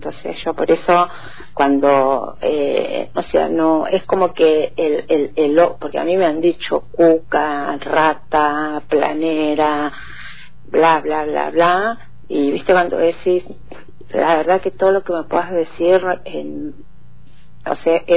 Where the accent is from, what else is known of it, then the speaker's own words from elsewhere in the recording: Cutral Có, Neuquén, Argentina; yo vengo de Cutralcó